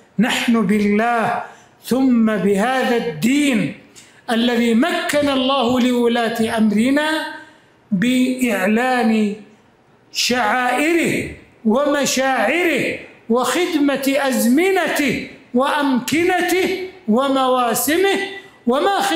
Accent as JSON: {"language": "Arabic", "country": "Saudi Arabia", "said": "وهل ريادة بلادنا المملكة العربية السعودية منذ تأسيسها"}